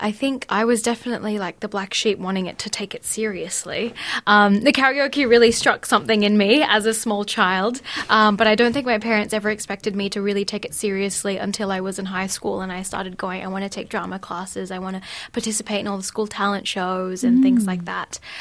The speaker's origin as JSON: {"language": "English", "town": "Perth", "region": "Western Australia", "country": "Australia", "tie": "born or raised there", "also_born_or_lived": "Cebu, Philippines", "said": "I was born in Cebu, but we moved to Australia, to Perth, when I was like 1 year old. So I've been raised in Perth."}